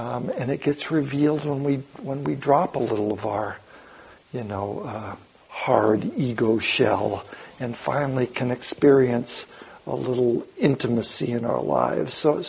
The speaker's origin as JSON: {"language": "English", "town": "San Luis Obispo", "region": "California", "country": "United States", "tie": "born or raised there", "said": "When I think of, you know, my little family in San Luis Obispo, growing up on Sycamore Drive"}